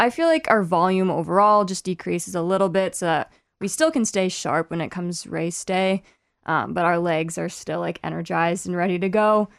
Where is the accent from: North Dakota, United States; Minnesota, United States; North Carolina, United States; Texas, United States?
Minnesota, United States; Farmington; so I'm from Farmington, Minnesota.